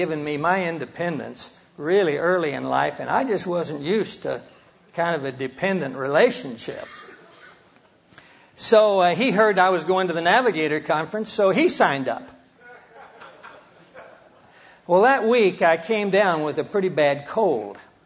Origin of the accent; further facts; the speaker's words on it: Hollis, Oklahoma, United States; I grew up in Hollis, Oklahoma, up here.